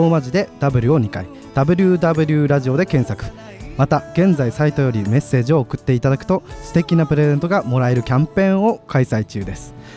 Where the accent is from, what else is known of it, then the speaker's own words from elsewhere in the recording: Akita, Japan; 僕 の地元がね、地元秋田なんですけども、